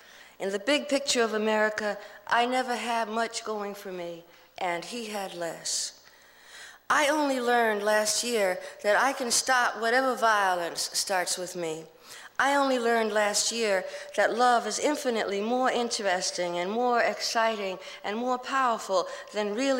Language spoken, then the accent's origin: English; Brooklyn, New York, United States; I'm black and I come from Brooklyn and I grew up fighting and I grew up and I got out of Brooklyn because I got pretty good at fighting